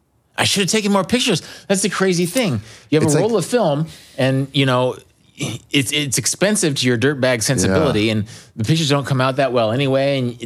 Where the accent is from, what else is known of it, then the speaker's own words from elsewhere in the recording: United States; the people most likely to judge me as an American on the other side of the world are Canadians and Brits.